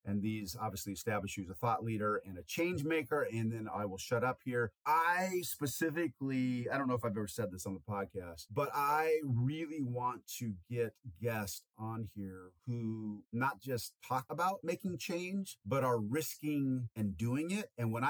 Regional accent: Eugene, Oregon, United States; So when I was real young, I grew up in Eugene

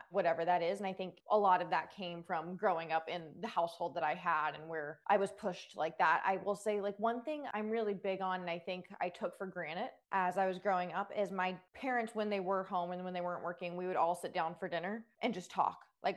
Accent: Georgia, United States; I went to Alabama, which is like frowned upon considering I grew up outside of Atlanta. My whole family was, I grew up a Georgia fan.

